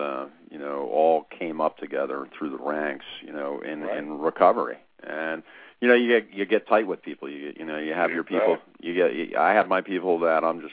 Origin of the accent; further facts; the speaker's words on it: Queens, New York, United States; I know I'm from Queens, so I know the place.